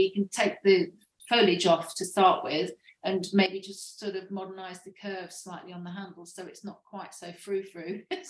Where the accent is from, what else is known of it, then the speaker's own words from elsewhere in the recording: East Midlands, United Kingdom; I always say that I grew up in Lincolnshire, which is like a very flat landscape. Part of Lincolnshire that I grew up in is called South Holland. It's very, very flat. So massive skies, really dramatic.